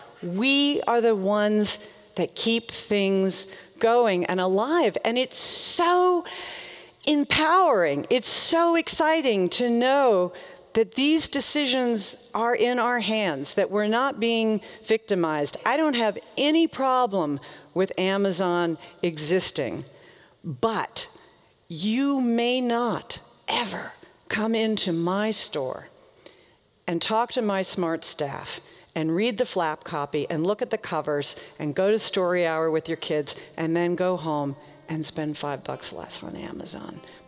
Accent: the South, United States; Growing up in the South, I used to think that Walmart killed small towns.

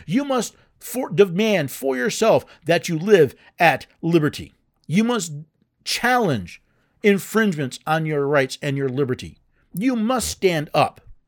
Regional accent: New York City, New York, United States; born there; I was born in New York City. I still have family that lives in New York City.

